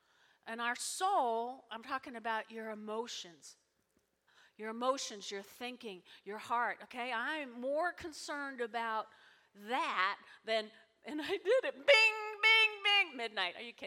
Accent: New Jersey, United States; also born or lived in Brooklyn; I was born in Brooklyn, raised in North Jersey.

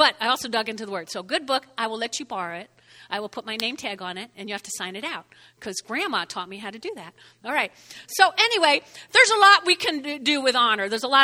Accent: New Jersey, United States; I know. I'm from Jersey. We do that.

